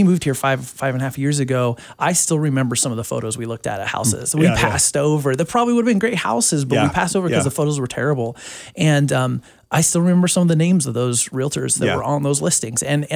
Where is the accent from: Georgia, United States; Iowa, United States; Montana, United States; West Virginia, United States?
Montana, United States; Whitefish; also born or lived in Seattle, Washington; I grew up in the Valley, grew up at Whitefish, went to Whitefish High School, graduated there, went off to Seattle for school, and just got back into the Valley about 5.5 years ago or so.